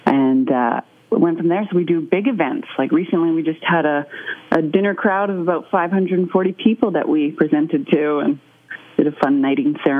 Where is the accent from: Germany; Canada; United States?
Canada; Victoria, British Columbia; Well, I'm born and raised in Victoria. So I've spent most of my life, actually, there